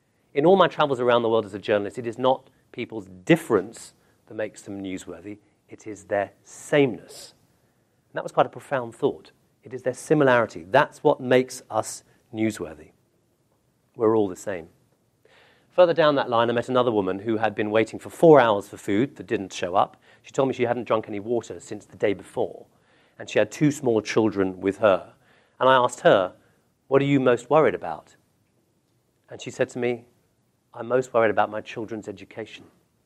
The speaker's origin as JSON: {"language": "English", "town": "Kolkata", "region": "West Bengal", "country": "India", "tie": "born there", "said": "This is my first birthday in Calcutta. I was born in India."}